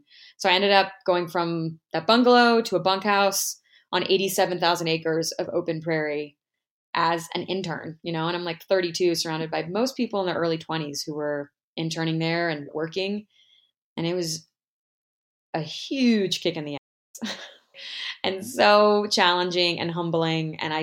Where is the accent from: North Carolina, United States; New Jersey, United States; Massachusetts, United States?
North Carolina, United States; You know, I'm from North Carolina. Like, I kind of can shapeshift a bit.